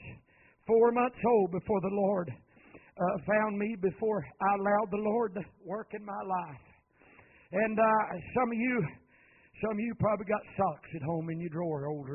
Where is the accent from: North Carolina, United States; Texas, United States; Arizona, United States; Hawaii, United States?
North Carolina, United States; Now, I'm from Randolph County, North Carolina, and it's probably like this land up here in the hills of Virginia. The county I'm from, we've got red clay